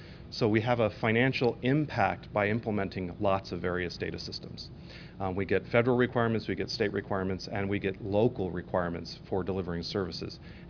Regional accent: California, United States; moved away as an adult; now in Colorado, United States; I came from San Mateo County, California, moved to Colorado, and the population size dropped dramatically

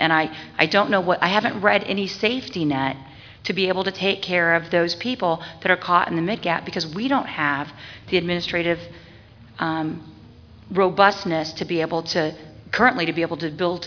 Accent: Virginia, United States; I'm from Virginia.

